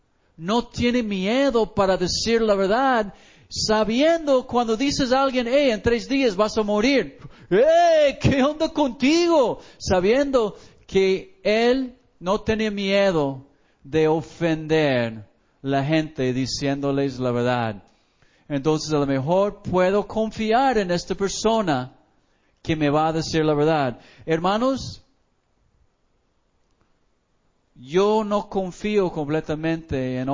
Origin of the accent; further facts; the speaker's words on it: Mexico; Voy a la línea, soy mexicano, y me dice, eres de Estados Unidos